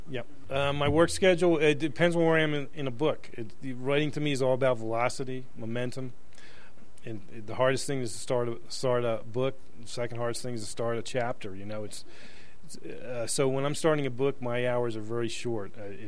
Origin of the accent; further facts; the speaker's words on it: Florida, United States; now in Los Angeles, United States; I grew up in Florida. I worked in Florida as a journalist before I went to Los Angeles as a journalist.